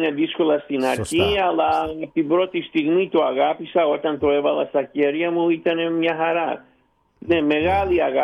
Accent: St. Louis, Missouri, United States; also born or lived in Thessaloniki, Greece; γεννήθηκα στη Θεσσαλονίκη το 1959, φύγαμε από την Ελλάδα το 1961, ήμουνα 2,5 χρονών και έτσι μεγάλωσα στην Αμερική, στην πόλη της Jazz, το St. Louis, Missouri, σε ένα περιβάλλον πάρα πολύ ελληνικό. Οι γονείς μου μιλούσαν μόνο στην ελληνική γλώσσα

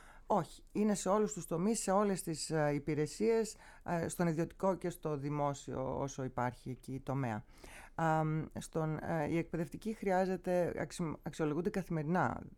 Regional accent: Mytilene, North Aegean, Greece; γιατί εγώ πέρασα στο Ρέθυμνο και έπρεπε να σπουδάσω εκεί. Μάλιστα. Ενώ κατάγομαι από τη Μυτιλίνη.

